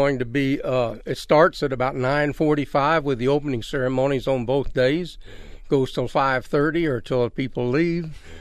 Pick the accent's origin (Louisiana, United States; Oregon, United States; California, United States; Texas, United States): Texas, United States; also born or lived in Washington; now in Tucson, United States; I'm from Texas.